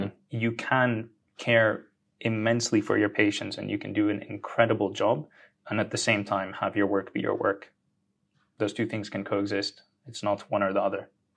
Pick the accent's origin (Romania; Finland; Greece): Greece; in Greece where I grew up and in the Arab world where I'm from